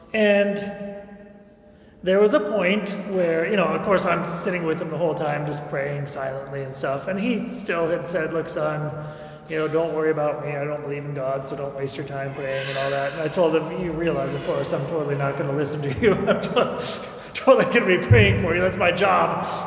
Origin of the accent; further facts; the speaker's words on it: Seattle, Washington, United States; I'm from Seattle, Washington, West Coast.